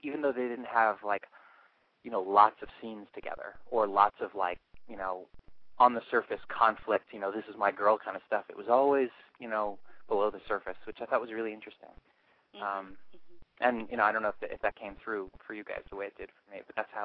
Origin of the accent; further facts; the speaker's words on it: California, United States; What state am I from? I'm originally from California.